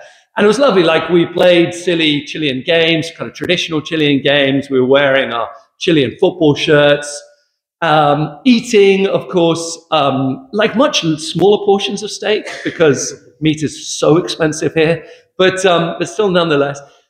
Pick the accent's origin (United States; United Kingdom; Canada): United Kingdom; England; And you think to yourself, like, what do we have as English people?